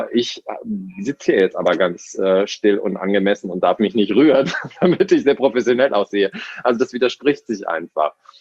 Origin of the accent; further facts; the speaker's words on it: Hamburg, Germany; ich komme ja aus Hamburg hier, ne?